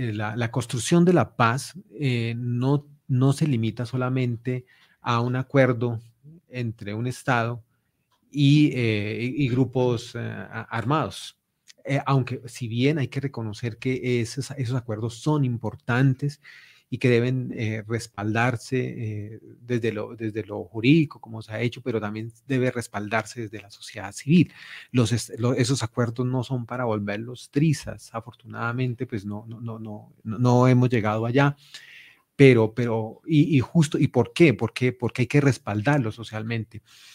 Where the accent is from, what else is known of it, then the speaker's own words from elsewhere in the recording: Colombia; nosotros como sociedad colombiana